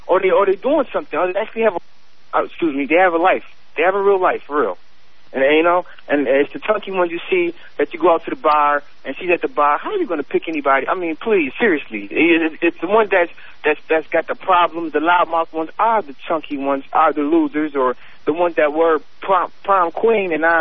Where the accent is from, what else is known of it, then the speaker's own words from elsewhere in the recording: Buffalo, New York, United States; And I'm from Buffalo.